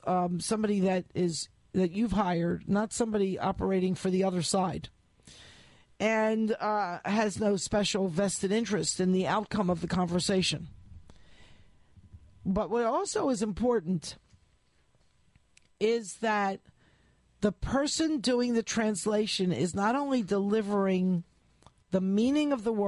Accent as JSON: {"language": "English", "town": "Baltimore", "region": "Maryland", "country": "United States", "tie": "born there", "said": "I was born in Baltimore, even though it's not that far south. My mother's family and my father's family all consider themselves very southern."}